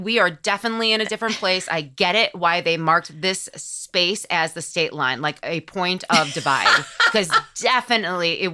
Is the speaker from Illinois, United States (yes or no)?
yes; Illinois, United States; Growing up in Illinois, Dad would take us to a lot of forest preserves.